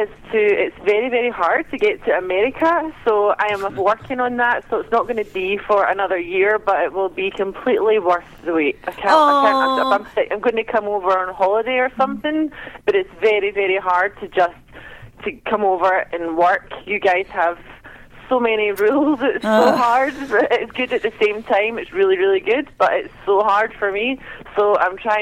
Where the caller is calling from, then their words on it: Scotland, United Kingdom; I am calling from a small town outside of Glasgow in Scotland, up on the hills next to a farm.